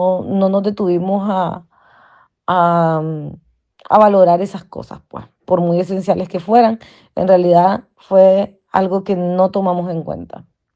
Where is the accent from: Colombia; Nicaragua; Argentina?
Nicaragua; moved away as an adult; now in Spain; Nosotros salimos de Nicaragua el 4 de diciembre del año 2018. Yo salí con mis dos niños y mi marido por tierra hasta Costa Rica. Y en Costa Rica pues tomamos un vuelo a España.